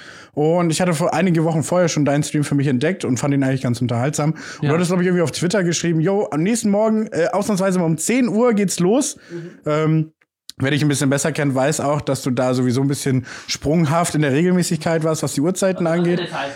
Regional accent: Berlin, Germany; Ich komme aus Spandau bei Berlin.

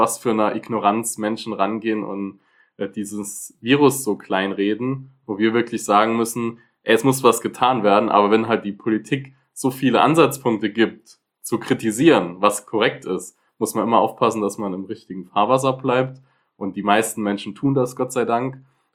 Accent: Neunkirchen, Saarland, Germany; aus meiner Heimatstadt, das möchte ich auch mal positiv erwähnen, in Neunkirchen im Saarland

